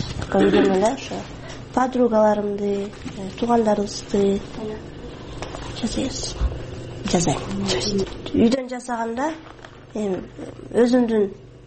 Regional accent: Bishkek, Kyrgyzstan; 23 жаштамын. Бишкек шаарында туруп өскөм.

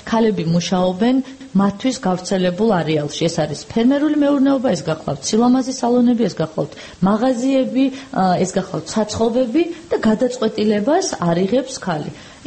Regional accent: Tbilisi, Georgia; მე თბილისიდან, თბილისში დავიბადე, გავიზარდე და აქ ცხოვრობდი, აქაც მქონდა და მაქვს ბიზნესი, წავედი რეგიონში

